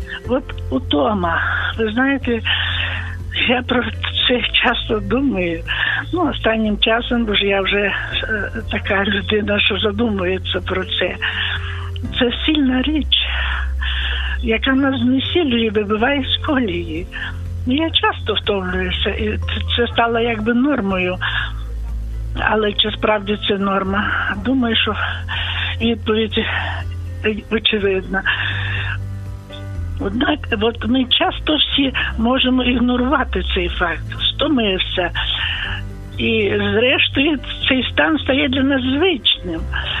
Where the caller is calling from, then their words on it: Volyn Oblast, Ukraine; я з Волині.